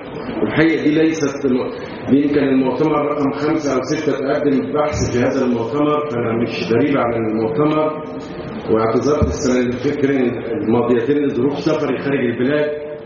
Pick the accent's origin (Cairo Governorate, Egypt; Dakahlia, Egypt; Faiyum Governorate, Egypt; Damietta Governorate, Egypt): Dakahlia, Egypt; Mit Gamra; born there; من مواليد محل جمرة، ده قهلية، فإحنا الاثنين بلد واحدة